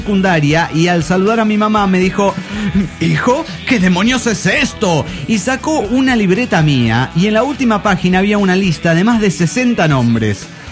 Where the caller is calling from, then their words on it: Los Angeles, California, United States; de Los Ángeles, USA.